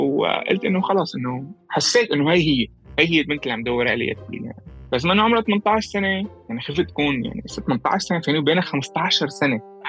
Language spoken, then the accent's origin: Arabic; Latakia, Latakia Governorate, Syria; يعني كانت حلبية وأنا من اللاذقية.